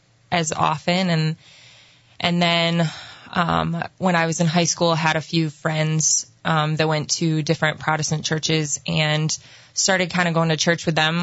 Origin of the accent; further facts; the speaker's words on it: Kalamazoo, Michigan, United States; I grew up in the Kalamazoo area, going to Catholic Church.